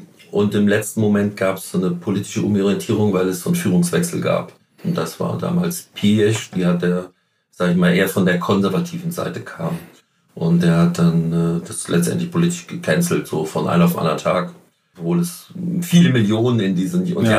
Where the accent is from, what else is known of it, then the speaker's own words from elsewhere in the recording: Northern Germany, Germany; ich war ja, bin ja Norddeutscher